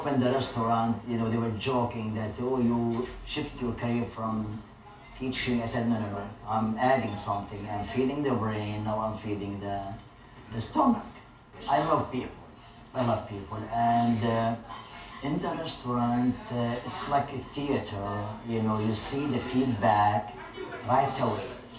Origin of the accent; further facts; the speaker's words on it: Syria; English is a second language; moved away as an adult; now in United States; I'm originally from Syria. I used to be a journalist, I'm a poet. And when I was 31 years old enough, I came to America for a better future.